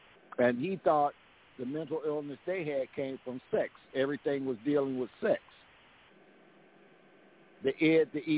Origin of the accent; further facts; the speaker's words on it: Chicago, Illinois, United States; now in DeKalb, United States; I just left DeKalb, Illinois, but I was raised in Chicago on the South Side